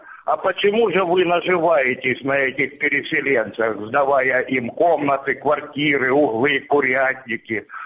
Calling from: Pervomaisk, Luhansk Oblast, Ukraine; Я из города Первомайск, оккупированная территория.

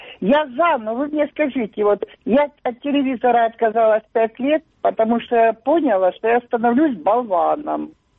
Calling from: Dnipro, Dnipropetrovsk Oblast, Ukraine

